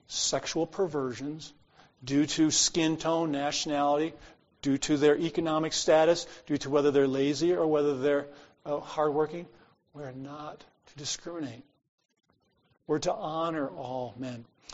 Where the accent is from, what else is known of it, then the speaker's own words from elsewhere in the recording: United States; And that sure cuts across my grain as an American.